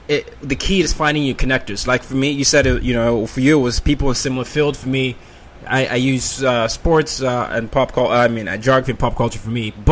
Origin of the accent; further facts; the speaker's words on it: Nigeria; I'm Nigerian, but every time I go out, I'm perceived as African-American